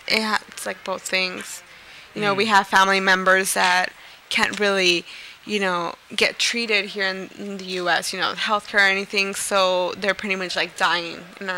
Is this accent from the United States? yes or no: yes; Huntington Park, California, United States; I was growing up in East LA, Huntington Park. Yeah. I mean, I come from a Latin family and all that stuff, so.